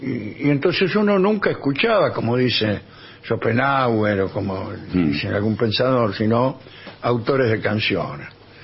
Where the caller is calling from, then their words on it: Buenos Aires, Argentina; de Parque Avellaneda.